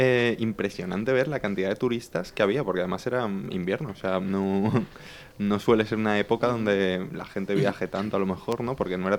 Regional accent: Valencian Community, Spain; como regionalista valenciano que soy

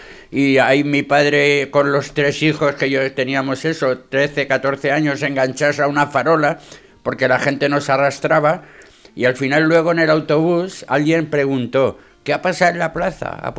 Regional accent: Valencian Community, Spain; es que siendo valenciano y sabiendo la experiencia que tenemos con la lluvia

